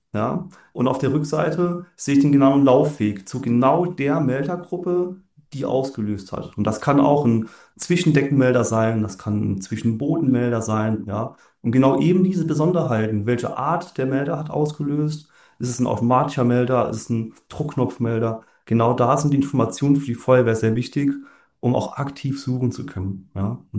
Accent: Saarland, Germany; ich komme ja aus dem Saarland

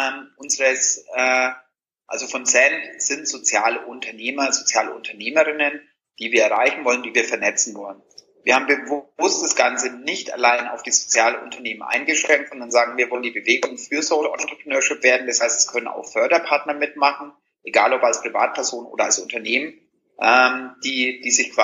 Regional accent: Bavaria, Germany; wenn ich in meine Heimat fahre nach Franken

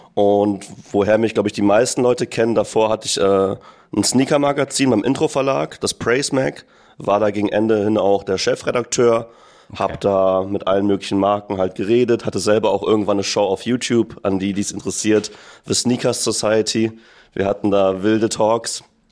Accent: Neunkirchen-Seelscheid, North Rhine-Westphalia, Germany; da, wo ich aufgewachsen bin, in Neunkirchen-Seelscheid, da war die Welt noch nicht so offen und so facettenreich wie in den Großstädten so. Also erstmal war ich so der einzige Kanake auf meiner Grundschule und später auf der Realschule.

